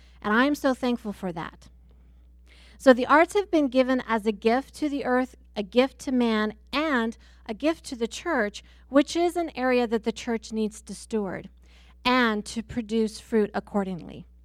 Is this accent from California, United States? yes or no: no; Kirksville, Missouri, United States; for those of you that don't know me, and I'm from Kirksville, Missouri.